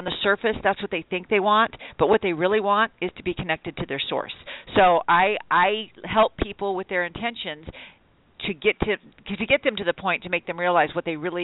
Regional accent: Sacramento, California, United States; Sacramento and Sacramento.

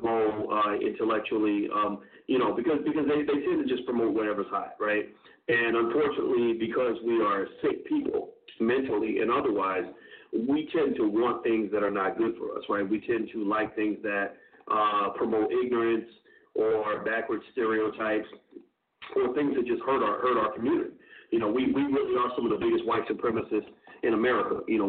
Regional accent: Louisville, Kentucky, United States; It's 100 miles from my hometown of Louisville.

